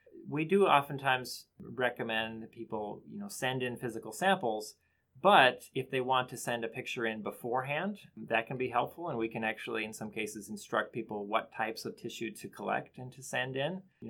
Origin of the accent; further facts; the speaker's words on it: Bemidji, Minnesota, United States; I am actually from Bemidji, Minnesota, from my childhood, and I got my master's and PhD degrees at the University of Minnesota in the Department of Plant Pathology. So I've been here for quite some time at this point.